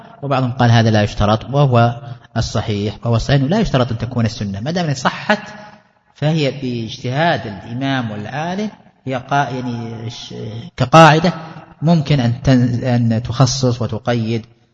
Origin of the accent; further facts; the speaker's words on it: Najd, Saudi Arabia; ما أدري عندنا في نجد، ما أدري في الأماكن الأخرى